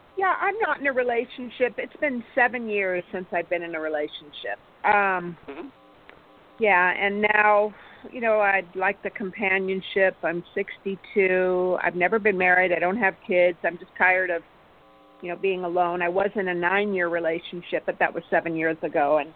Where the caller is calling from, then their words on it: California, United States; California.